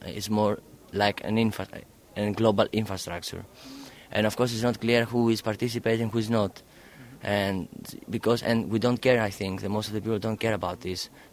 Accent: Greece; English is a second language; moved away as an adult; now in Berlin, Germany; Originally I'm from Greece, but I live now in Berlin in the last 8 months.

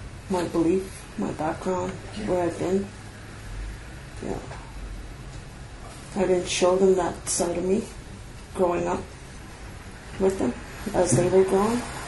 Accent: Winnipeg, Manitoba, Canada; I grew up here in Winnipeg, and I went home in 91. And then from 91 to 2002, I came back to the city.

